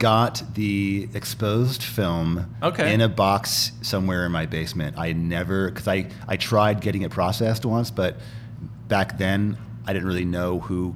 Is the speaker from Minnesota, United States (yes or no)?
yes; Minnesota, United States; now in Portland, United States; And I'm like, oh yeah, I'm from Minnesota, which is not really, I'm not really from anywhere.